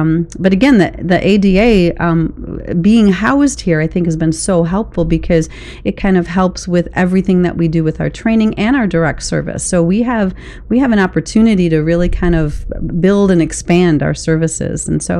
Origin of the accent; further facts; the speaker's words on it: Wisconsin, United States; I am. Go Badgers. Orange Bowl this year. So I'm from Wisconsin.